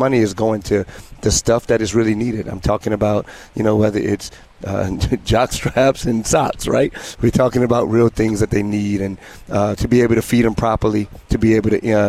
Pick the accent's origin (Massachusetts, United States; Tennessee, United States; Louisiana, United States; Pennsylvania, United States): Louisiana, United States; Slidell; I've been down the bottom. I'm born and raised in Slidell.